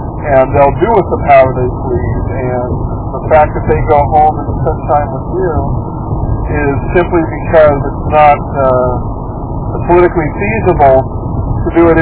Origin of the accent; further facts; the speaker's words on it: Los Angeles, California, United States; born there; I was born in Los Angeles. I was born in Los Angeles County, California. Not a rural area at all.